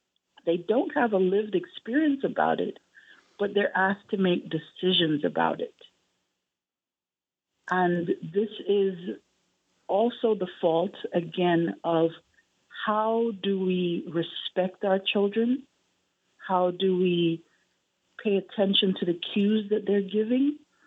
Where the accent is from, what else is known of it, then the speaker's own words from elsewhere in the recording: Jamaica; born there; I'm Jamaican born.